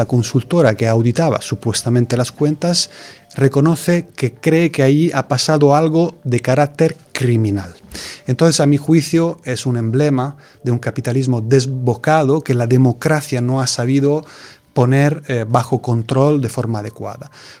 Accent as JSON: {"language": "Spanish", "country": "Italy", "second_language": "Spanish", "said": "Hubo antes, en los años 20, en mi país, un experimento que fue fundamental para lo que vino después, que es Mussolini y el fascismo."}